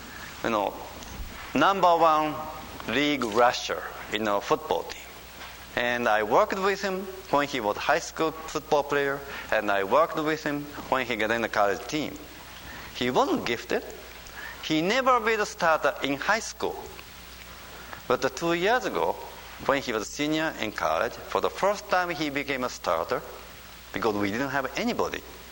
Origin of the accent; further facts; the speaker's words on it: Japan; English is a second language; if we are born and raised in Japan, well, we think, you know, this is the way it is.